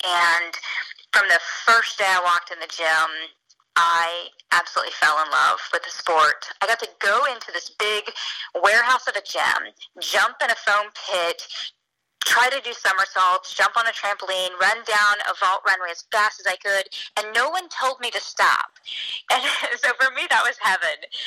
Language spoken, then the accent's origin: English; Edmond, Oklahoma, United States; growing up in Edmond just meant I kind of had that regular childhood